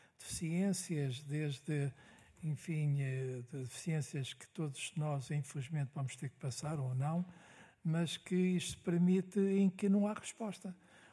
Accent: Norte, Portugal; eu, como eu sou do Norte e digo aquilo que penso

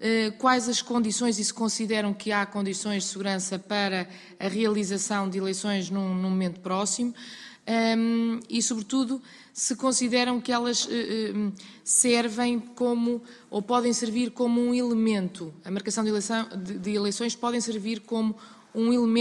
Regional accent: Portugal; muito nos orgulha a nós como portugueses.

